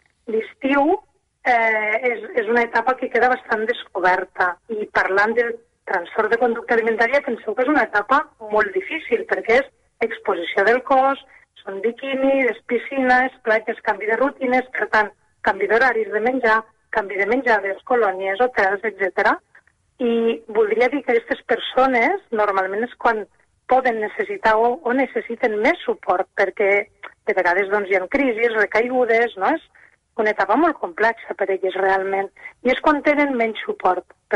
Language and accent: Catalan; Tremp, Catalonia, Spain; També us dic que jo soc de Tremp, per tant, aquí al territori tenim molt pocs recursos.